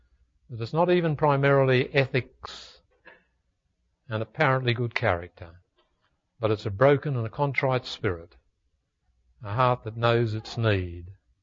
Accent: Australia; I'm an Australian.

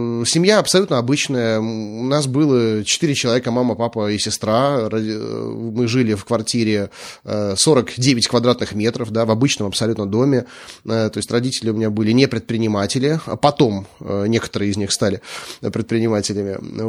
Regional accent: Saint Petersburg, Russia; я родился и вырос в Санкт-Петербурге. Ну, родился в Ленинграде, он потом стал Санкт-Петербургом. В этом же городе я и вырос. Хотя, знаешь, я вот так зачастую думаю, что родился-то я в городе с таким названием, но на окраине города. Это северный район, Калининский

